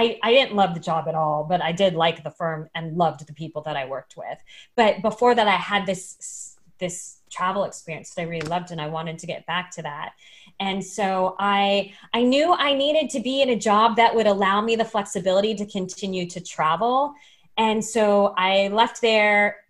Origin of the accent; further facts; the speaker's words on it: Phoenix, Arizona, United States; I grew up in Arizona. I didn't have this in Phoenix.